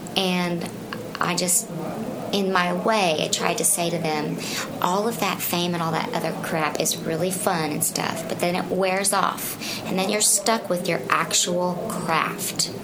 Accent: Bible Belt, United States; I'm from the Bible Belt. I'm actually from what GCB is about. Mm-hmm. That's what I grew up with.

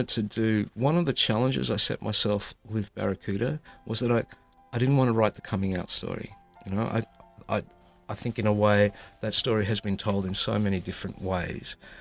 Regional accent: Australia; just as much as growing up in Australia has challenged and my notion of what it was to be a Greek man and what it means to be a good Greek man

